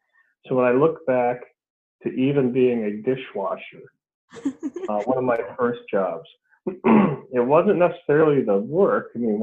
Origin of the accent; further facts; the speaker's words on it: Superior, United States; I live in Superior. And I was born and raised in Superior and moved away to go to school and moved back about 20 years after I left and raised a family here in Superior